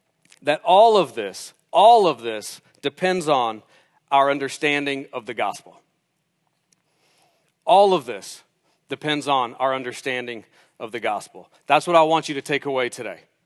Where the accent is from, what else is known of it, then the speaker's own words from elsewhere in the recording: United States; I am American, and I love this country. I'm thankful to be American.